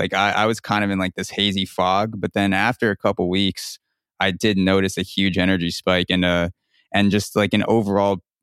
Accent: New York, United States; I grew up in New York and I just moved into Brooklyn this year.

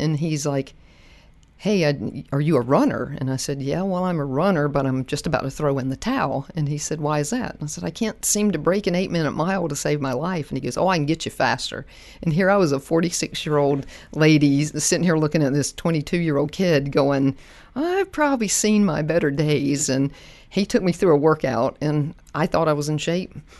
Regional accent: Wilmington, North Carolina, United States; Sure. So I'm from Wilmington, North Carolina. I was a three-sport athlete in high school.

